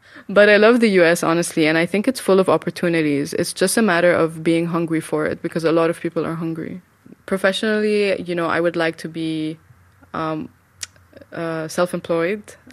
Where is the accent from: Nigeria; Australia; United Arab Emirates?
United Arab Emirates; Dubai; moved away as an adult; now in United States; I'm from Syria, but I was born and raised in Dubai. So I came to the U.S. in August 2013 to do a master in filmmaking.